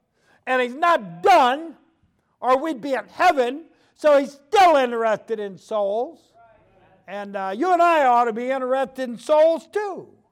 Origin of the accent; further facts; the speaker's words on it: United States; I'm an American. I like freedom.